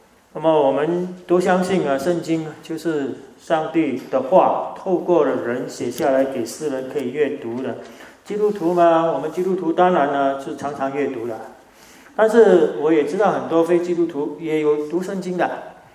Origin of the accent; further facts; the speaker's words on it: Singapore; now in Australia; 多年前我是从新加坡移民来到澳洲，几十年就这样过去了